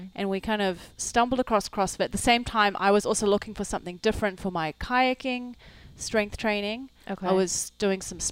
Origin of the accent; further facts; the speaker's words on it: New Zealand; also born or lived in South Africa; I was born in South Africa. Okay. And we moved to New Zealand when I was about 12.